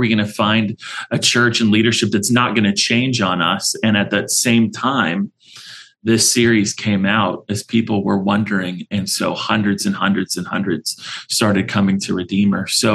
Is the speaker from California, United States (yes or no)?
yes; California, United States; now in Arizona, United States